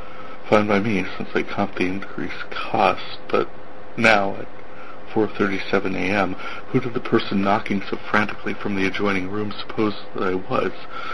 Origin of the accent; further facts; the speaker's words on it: North Dakota, United States; I am from North Dakota